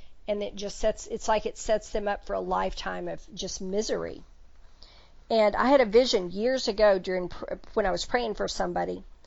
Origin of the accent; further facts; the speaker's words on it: Texas, United States; Now, I'm a Texan, so we know what armadillos look like.